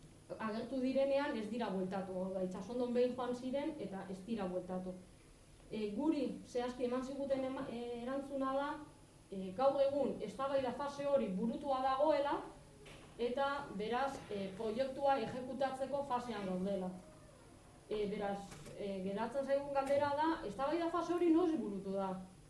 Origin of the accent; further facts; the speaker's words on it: Atxondo, Basque Country, Spain; Baina horrek ez du esan nahi, 1500 biztanleok, Atxondoko 1500 biztanleok, proiektuaren kontra gaudenik.